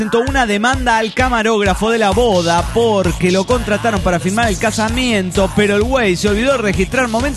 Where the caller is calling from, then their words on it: Mexico City, Mexico; del DF mexicano.